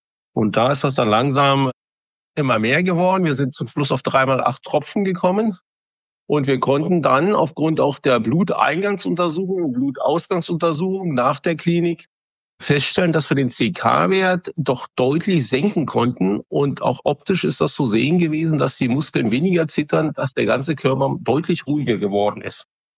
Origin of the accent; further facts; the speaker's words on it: Rhineland-Palatinate, Germany; ich komme aus der Südpfalz, ich bin 58 Jahre alt